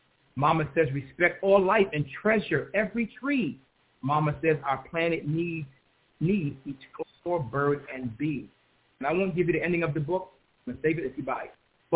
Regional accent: New York City, New York, United States; I grew up in Crown Heights, which is a much different neighborhood now than it was when I grew up.

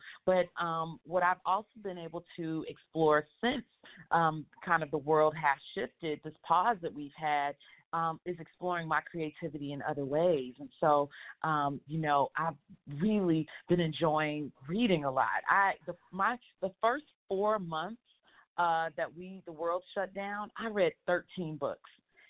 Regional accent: Texas, United States; I'm from Texas, so you know we love Mexican food.

